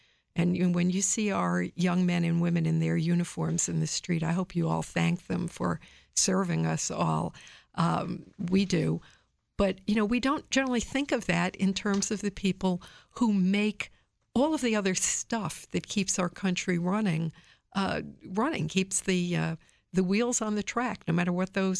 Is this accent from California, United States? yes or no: no; New York City, New York, United States; I worked for one of the largest cities in the world, New York, my hometown.